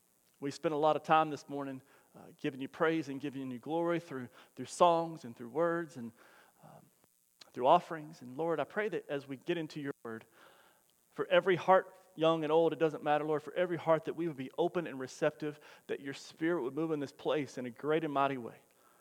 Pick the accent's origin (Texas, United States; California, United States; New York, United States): Texas, United States; Denver City; It's a place I've been my whole life. I grew up in Denver City, West Texas, a little bit more west, you know.